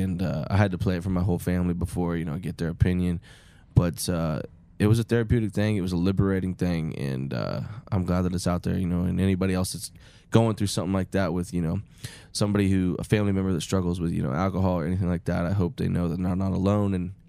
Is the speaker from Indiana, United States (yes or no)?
yes; Terre Haute, Indiana, United States; I'm from Terre Haute, Indiana, so about 25 minutes from Paris, Illinois